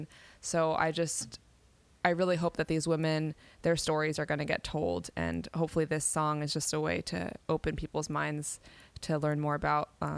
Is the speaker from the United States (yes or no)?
yes; New York City, New York, United States; You know, I'm born and raised in New York City.